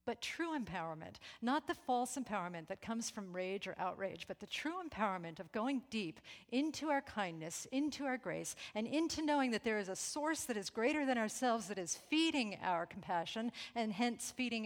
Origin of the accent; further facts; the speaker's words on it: New York, United States; And, you know, we're like from New York and everything, and therefore incredibly wild and sophisticated.